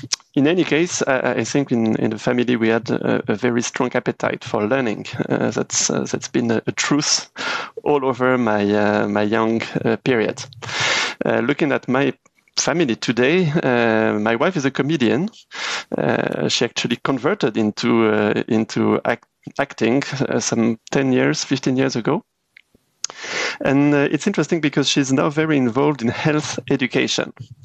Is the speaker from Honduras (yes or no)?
no; Paris, Île-de-France, France; also born or lived in Grenoble, France; Well, I was born in Grenoble. Grenoble is in the French Alps, southeastern part of France. But actually, we moved quite quickly to Paris when I was six, and I lived around Paris between my sixth and 21st year of existence